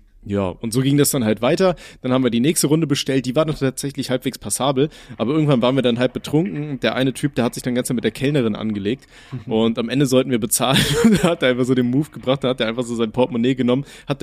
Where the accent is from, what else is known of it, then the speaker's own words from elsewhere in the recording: Aachen, North Rhine-Westphalia, Germany; ich bin halt in Aachen aufgewachsen